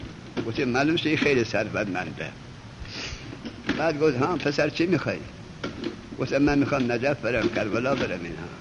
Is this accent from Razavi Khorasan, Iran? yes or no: yes; Mashhad, Razavi Khorasan, Iran; گفت اهل کجایی؟ گفتم اهل مشهد.